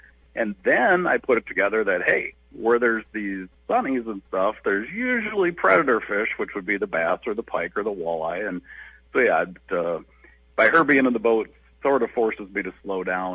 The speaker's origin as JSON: {"language": "English", "region": "Florida", "country": "United States", "tie": "born there", "said": "I was born in Florida back in 73, 100 years ago."}